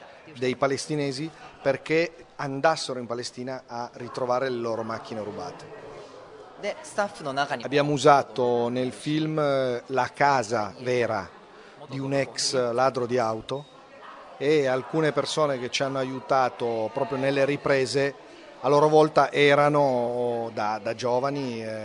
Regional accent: Japan; Italian is a second language; Io invece, da giapponese che non la conoscevo, portavo delle informazioni

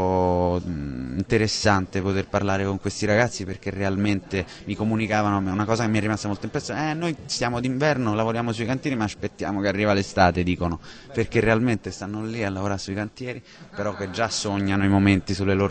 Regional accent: Capri, Campania, Italy; Io sono isolano, vengo da un'isola, sono di Capri, quindi conosco la cultura in qualche modo isolana

